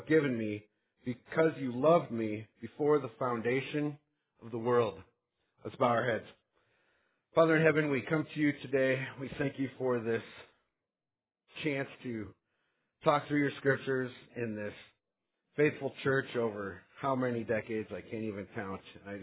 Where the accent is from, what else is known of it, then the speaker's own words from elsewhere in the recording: Sioux Falls, South Dakota, United States; I'm from Sioux Falls, South Dakota.